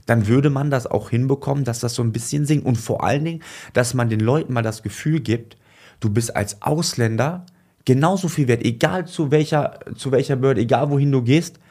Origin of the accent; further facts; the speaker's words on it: Duisburg, North Rhine-Westphalia, Germany; Und ich selber, man kann sagen, ich komme aus Duisburg-Marxloh.